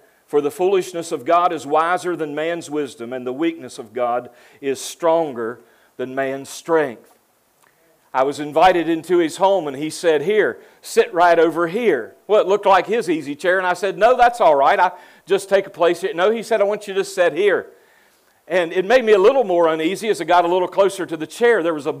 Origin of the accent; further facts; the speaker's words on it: West Virginia, United States; So that makes me hillbilly number three. I'm from West Virginia.